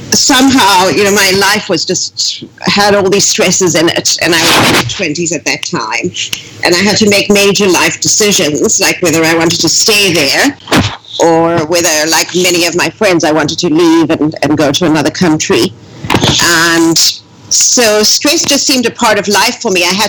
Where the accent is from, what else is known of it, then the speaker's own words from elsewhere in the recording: South Africa; I grew up in South Africa. Towards the last years of apartheid.